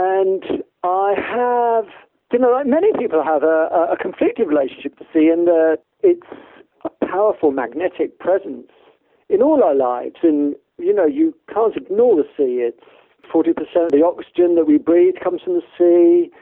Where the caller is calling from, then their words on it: Southampton, South East England, United Kingdom; I'm sure you're talking from Westcliff, I'm talking from Southampton, you know.